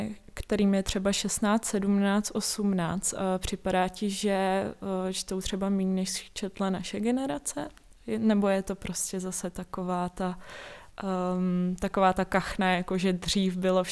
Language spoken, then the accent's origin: Czech; Doksy, Liberec Region, Czechia; já jsem z Docs od Máchova jezera